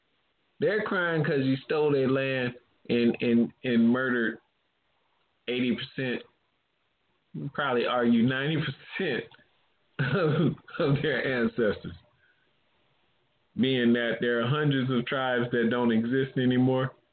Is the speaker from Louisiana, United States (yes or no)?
yes; New Orleans, Louisiana, United States; So like when I grew up in New Orleans, we had two white kids.